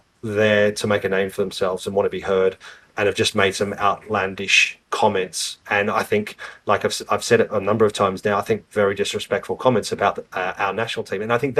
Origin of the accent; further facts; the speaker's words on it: Australia; any background, we're all Australian